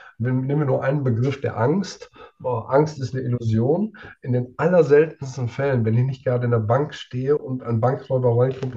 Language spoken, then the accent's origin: German; North Rhine-Westphalia, Germany; Ich komme gebürtig aus dem Münsterland, das ja bekanntlich schwarz ist.